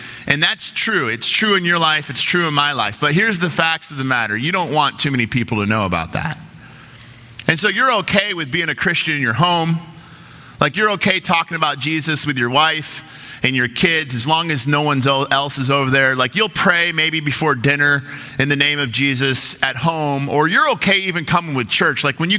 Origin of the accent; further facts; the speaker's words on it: Detroit, Michigan, United States; But the point is I grew up in Detroit, and so I'm a Detroit Red Wing hockey fan.